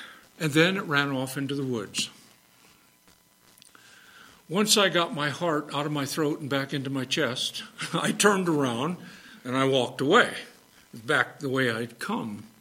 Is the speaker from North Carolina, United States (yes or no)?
no; Illinois, United States; And of course, I'm from Illinois.